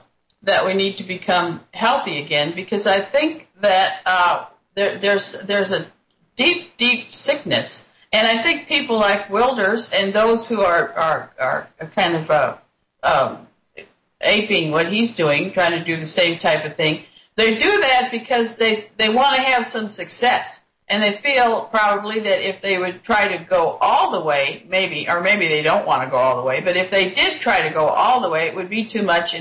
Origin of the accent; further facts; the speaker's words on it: United States; As an American, I have a hard time knowing how to pull us all together, because I do see my own country as being such an evil force in the world.